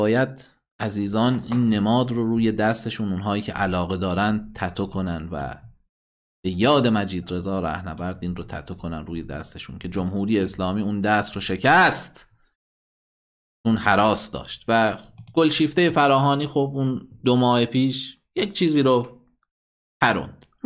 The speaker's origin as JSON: {"language": "Persian", "country": "Iran", "said": "ما ایرانی هستیم و میهن پرستیم و ملی هستیم."}